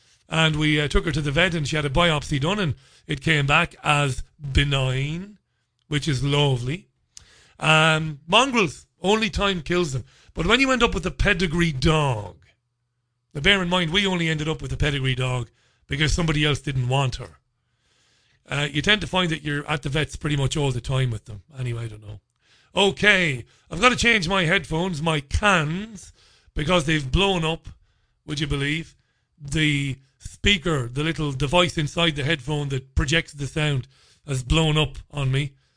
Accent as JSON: {"language": "English", "country": "Ireland", "moved": "yes", "said": "as an Irishman who's not been home for many, many years"}